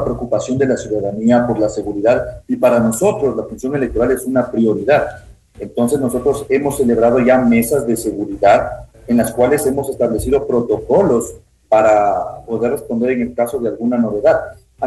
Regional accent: Ecuador; es nuestra obligación como ecuatorianos

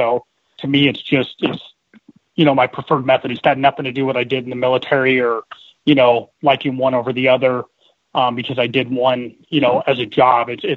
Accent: Colorado, United States; So I'm actually originally from Colorado

